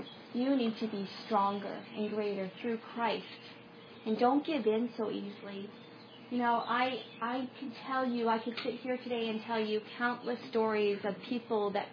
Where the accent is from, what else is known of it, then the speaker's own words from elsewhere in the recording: Long Island, New York, United States; because I grew up on Long Island, but we did go to Lehigh Valley Teen Camp growing up